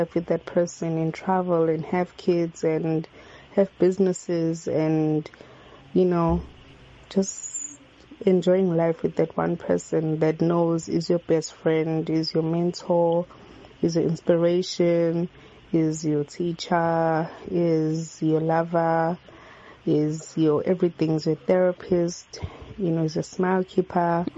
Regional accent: Adams Mission, KwaZulu-Natal, South Africa; I'm from Adam's Mission.

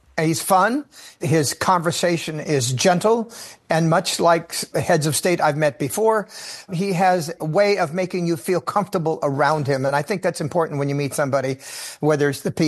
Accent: California, United States; I am from California. I was raised on a sharecropper's farm.

